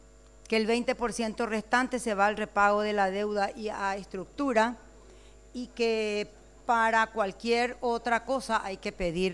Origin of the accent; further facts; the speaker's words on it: Paraguay; Y si finalmente somos los paraguayos, no más luego los que pagamos la deuda